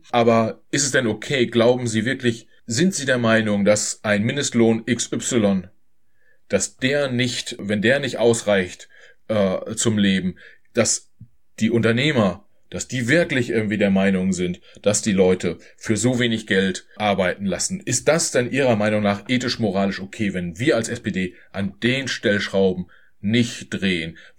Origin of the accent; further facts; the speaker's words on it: East Germany, Germany; als Ostdeutscher darf ich das sagen.